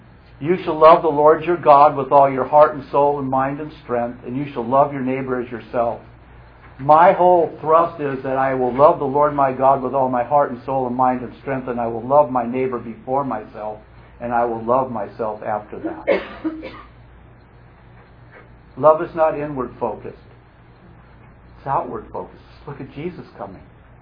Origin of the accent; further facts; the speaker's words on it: Santa Monica, California, United States; I grew up in Santa Monica, went to Santa Monica High School, went to Santa Monica City College, went into the service in Santa Monica, got out of the service, and my dad had moved Huntington Beach.